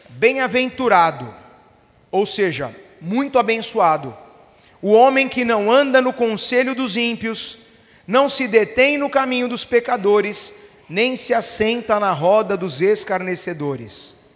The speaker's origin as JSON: {"language": "Portuguese", "country": "Brazil", "said": "Agora, nós como bons brasileiros, o que a gente costuma fazer? Principalmente brasileiro."}